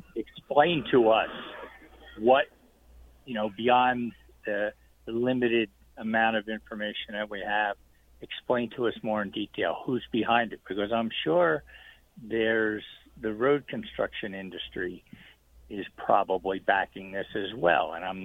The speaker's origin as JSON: {"language": "English", "region": "East Coast", "country": "United States", "said": "because I come from the East, yeah, we got lots of toll roads, back there."}